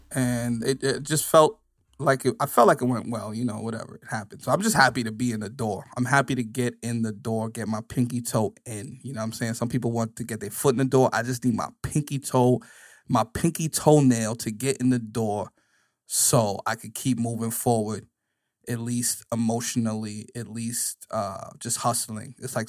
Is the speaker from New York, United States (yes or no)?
yes; Bronx, New York, United States; Is it because I'm from the Bronx?